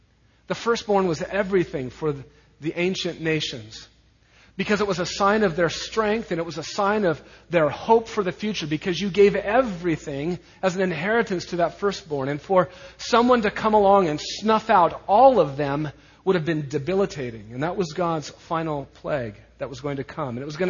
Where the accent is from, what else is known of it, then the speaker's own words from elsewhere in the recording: Scotts Bluff, Nebraska, United States; but they did in my hometown of Scotts Bluff, Nebraska.